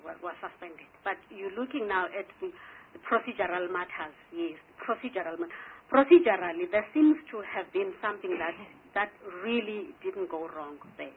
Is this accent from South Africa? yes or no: yes; South Africa; I also can go and advertise if I have money to do so as a South African